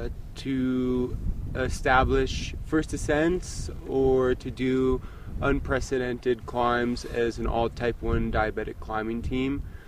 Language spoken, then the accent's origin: English; Portland, Oregon, United States; I'm from Portland, Oregon.